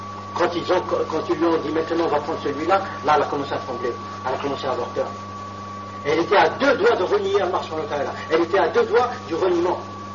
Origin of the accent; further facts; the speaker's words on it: France; born there; Je suis un citoyen du monde. Je suis tombé, je suis né en France par accident.